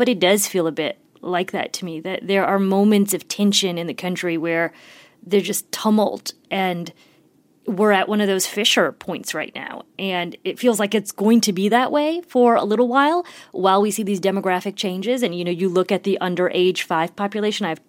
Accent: Indiana, United States; y'all know I'm from Indiana, proud Hoosier, but I look back at my childhood

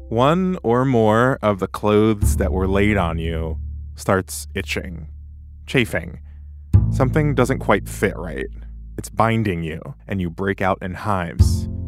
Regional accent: Tennessee, United States; She and I aren't from the same place. I'm from Tennessee. She's from the Midwest.

